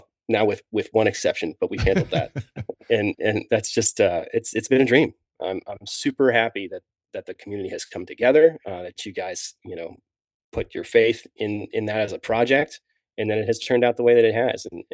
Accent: New Jersey, United States; born there; I was born in New Jersey, and we have a family place down there on the South Coast, in a town called Avalon.

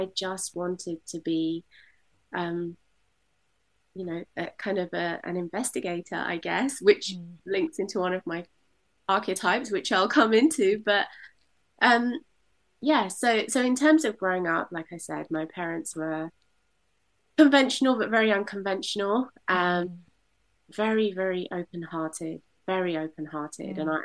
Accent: London, United Kingdom; We grew up in East London, so there was this sense of connection and community.

